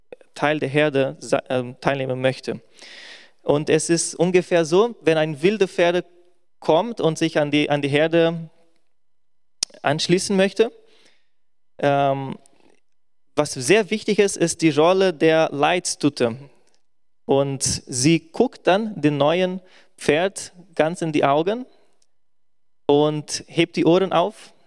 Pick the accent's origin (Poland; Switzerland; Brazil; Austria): Brazil; German is a second language; now in Germany; Als Brasilianer ist die Familie sehr wichtig.